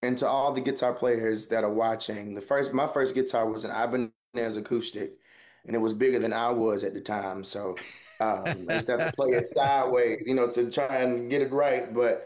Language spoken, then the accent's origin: English; Augusta, Georgia, United States; And then being in Augusta, growing up in Augusta, Georgia, there was a number of very talented musicians